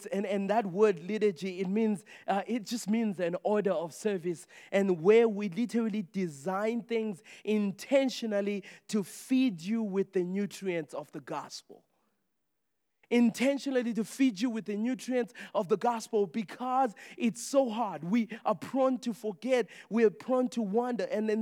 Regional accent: Zimbabwe; In Africa, where I grew up in Zimbabwe and a lot of other countries

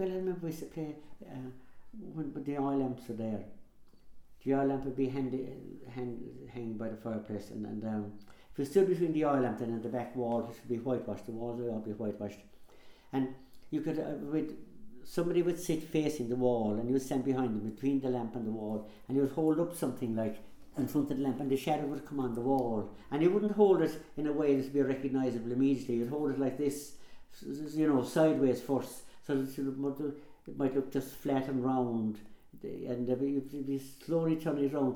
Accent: Ballymacoda, Munster, Ireland; born there; Well, I was born actually in the Ahavine Crossing, Ahavine, Ballymacoda. I was born locally in the house, as everybody was back then.

